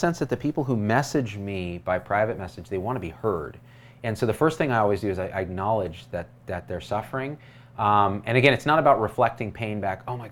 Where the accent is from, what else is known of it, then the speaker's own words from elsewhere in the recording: California, United States; I'm going to 5150 you because I'm from Cali, baby.